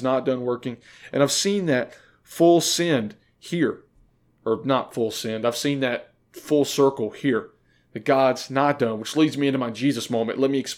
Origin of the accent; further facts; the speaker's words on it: North Carolina, United States; I am not from South Carolina. Don't hold me to that standard. I'm from North Carolina.